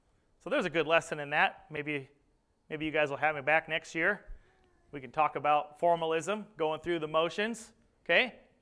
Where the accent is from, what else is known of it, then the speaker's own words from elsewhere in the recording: Montana, United States; You know, Haggai, you know, I'm from Montana. I say bag and pop.